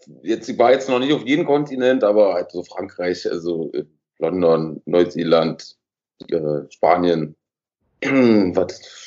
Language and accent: German; Velten, Brandenburg, Germany; moved away as an adult; also born or lived in Hennigsdorf; now in Berlin, Germany; aus Velten komme ich, also geboren in Henningsdorf, Velten aufgewachsen, bis zu meinem, ich weiß ja nicht, bis wann war ich da, bis zu unserer Jugendzeit, so bis zu meiner, so 15, 16, 17, war ich glaube da, bis 18 vielleicht so